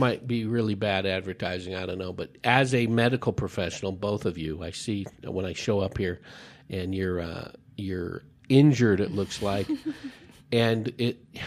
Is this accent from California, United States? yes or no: yes; California, United States; moved away as an adult; Well, yeah, but California in the Bay Area where I was from...